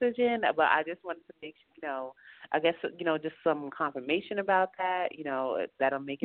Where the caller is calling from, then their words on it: New York, United States; I'm calling from upstate New York.